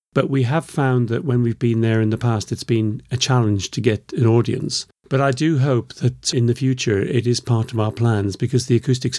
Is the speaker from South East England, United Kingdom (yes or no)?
no; Newcastle, North East England, United Kingdom; Yeah, we keep going back there because that's where I come from. I come from Newcastle.